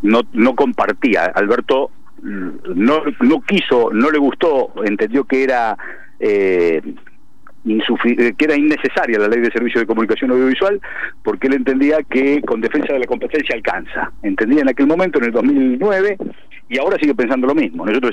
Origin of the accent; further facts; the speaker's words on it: Lomas de Zamora, Buenos Aires Province, Argentina; yo de pibe nací en Lomas, vivo en Lomas, en mi barrio, o sea, mi papá y mi mamá son de Loma, mis abuelos son de Loma, yo viví toda la vida acá, tengo una vida absolutamente cotidiana, barrial